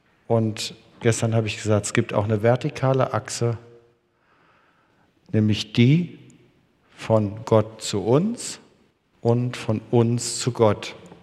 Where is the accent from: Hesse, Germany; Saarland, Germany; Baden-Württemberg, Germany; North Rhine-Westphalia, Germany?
Hesse, Germany; Erbach im Odenwald; born there; Und so wurde ich dann im Odenwald, in Erbach im Odenwald geboren.